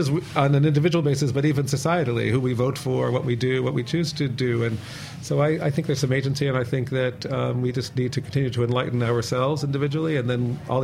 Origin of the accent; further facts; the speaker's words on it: United States; Maybe that's because I'm American. I don't know.